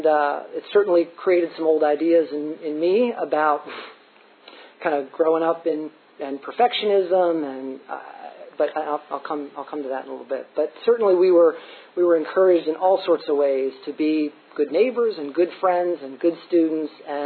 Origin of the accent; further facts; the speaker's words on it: Lancaster, Pennsylvania, United States; I grew up in Lancaster, Pennsylvania. I'm one of three boys. I'm the oldest.